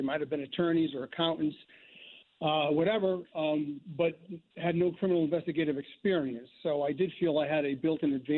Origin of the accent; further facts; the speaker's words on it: New Haven, Connecticut, United States; Well, I was born and raised in New Haven, once I graduated from the University of New Haven, I applied to the Brantford Police Department and was hired.